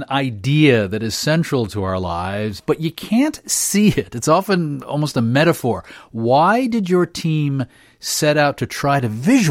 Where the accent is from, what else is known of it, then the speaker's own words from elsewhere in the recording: United States; Of course I am. I mean, I'm an American.